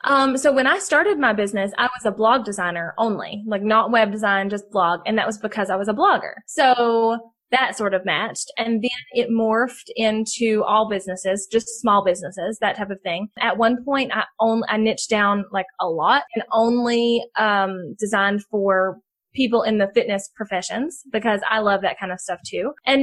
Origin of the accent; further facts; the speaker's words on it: the South, United States; People assume I'm stupid because I'm Southern and it happens a lot and I'm used to it.